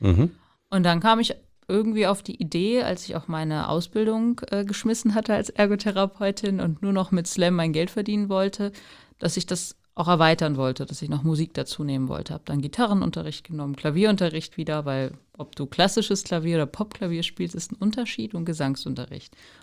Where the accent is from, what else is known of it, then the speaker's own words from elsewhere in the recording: Fürstenberg, Germany; Ich komme hier ja auch aus Fürstenberg. Das ist ja vielleicht auch noch ganz interessant. Ich wohne in dieser Nurdach-Haus-Siedlung, da neben dem Wald.